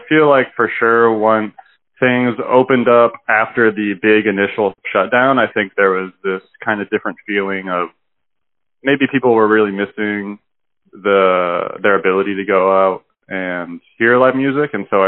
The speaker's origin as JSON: {"language": "English", "town": "Canton", "region": "Illinois", "country": "United States", "tie": "born or raised there", "also_born_or_lived": "Bloomington, Illinois", "said": "So I was born in Bloomington, Illinois. I grew up in central Illinois in a little town called Canton, which is basically just a cornfield."}